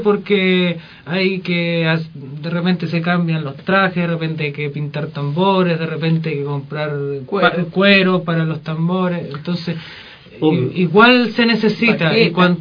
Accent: Chile; para mí es parte, es un pedacito de mi tierra en Chile.

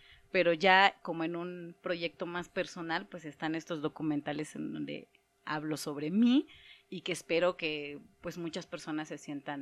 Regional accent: Chenalhó, Chiapas, Mexico; soy de Chenalbó, Tzotzil.

